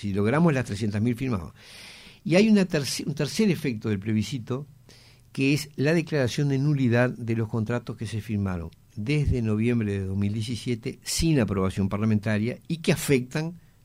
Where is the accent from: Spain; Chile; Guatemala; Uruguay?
Uruguay